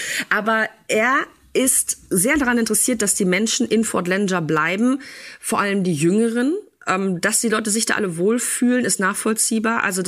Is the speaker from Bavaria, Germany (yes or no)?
no; North Rhine-Westphalia, Germany; ich komme aus Ostwestfalen, Lippe vom Dorf.